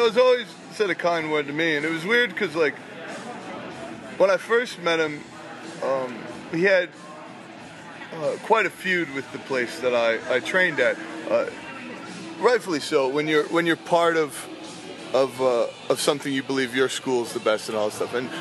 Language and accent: English; Oakland, California, United States; born there; I'm from Oakland, not really from, I was born there, but me mom's from Stoke-on-Trent, so she brought that in.